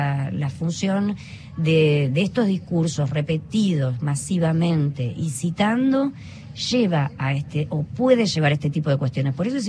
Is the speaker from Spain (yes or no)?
no; Argentina; como argentinos